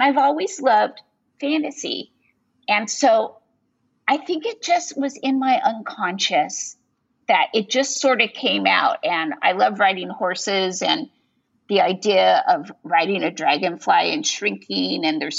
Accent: Yosemite, California, United States; when I was a child growing up in Yosemite

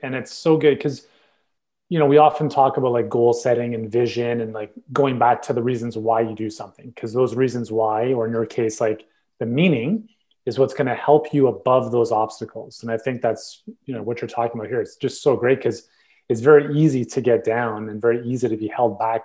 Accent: Canada; Being Canadian, you know

